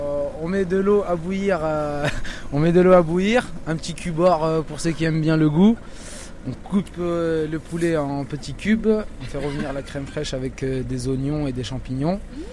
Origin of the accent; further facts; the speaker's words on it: France; born there; Je suis né en France, je suis né dans le quartier même.